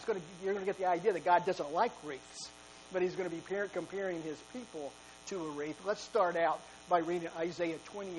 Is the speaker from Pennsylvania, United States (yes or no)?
no; Arkansas, United States; Now, I'm from Arkansas, so hook'em horns is an obscene gesture as far as I'm concerned.